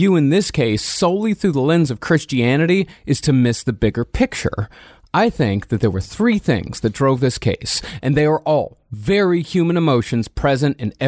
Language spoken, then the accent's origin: English; Rochester, Texas, United States; As being as I am from Rochester, Texas, where people think the entire population of 378 is inbred